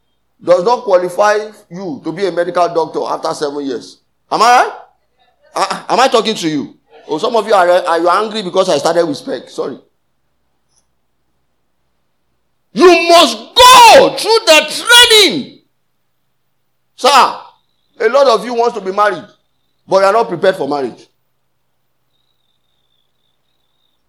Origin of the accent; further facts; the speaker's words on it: Lagos, Nigeria; born there; I was born in Lagos, so it's not as if.